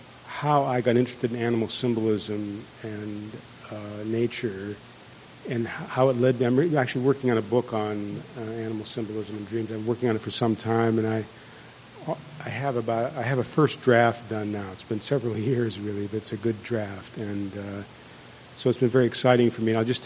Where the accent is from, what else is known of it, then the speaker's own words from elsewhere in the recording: Ohio, United States; And I'm from Ohio, actually, an industrial town, a steel town, and I came out to California.